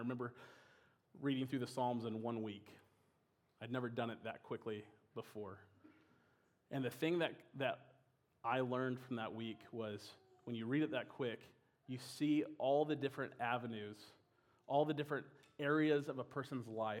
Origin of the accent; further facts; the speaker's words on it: Missouri, United States; Northwest, I'm from Missouri.